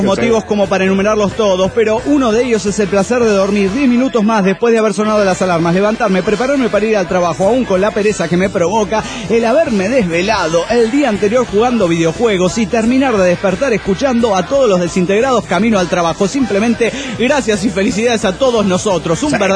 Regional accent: Mexico City, Mexico; del DF mexicano.

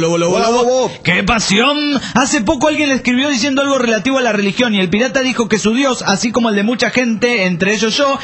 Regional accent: Granada, Andalusia, Spain; Soy de Granada, España.

